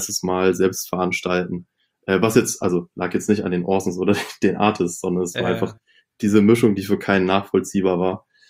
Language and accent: German; Itzehoe, Schleswig-Holstein, Germany; born there; Und ich komme ja gebürtig aus Itzehoe